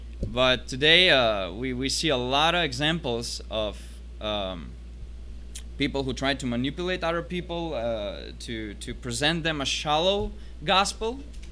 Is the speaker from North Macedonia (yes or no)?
yes; North Macedonia; now in Serbia; I'm from Macedonia, born in Macedonia, but I serve as a missionary together with my family in Serbia.